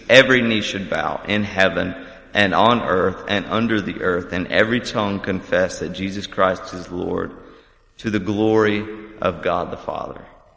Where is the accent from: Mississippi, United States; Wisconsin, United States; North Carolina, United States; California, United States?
North Carolina, United States; Can you guess where I'm from by my accent? Close. Yeah, North Carolina. North Carolina, the home of pulled pork barbecue and all kinds of stuff.